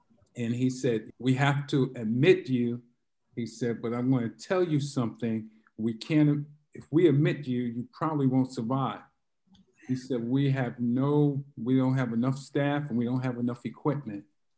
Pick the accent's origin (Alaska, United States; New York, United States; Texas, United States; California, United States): New York, United States; Bedford-Stuyvesant; I grew up in Bed-Stuy. I was on Lexington Avenue. If you knew Lexington Avenue at that time, it was just a row of tenements and a lot of suffering and poverty over there.